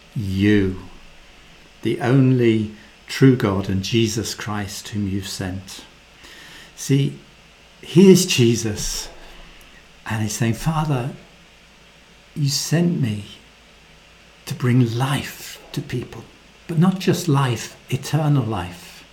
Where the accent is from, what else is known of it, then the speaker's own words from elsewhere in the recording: United Kingdom; You know, in Britain, we're very British.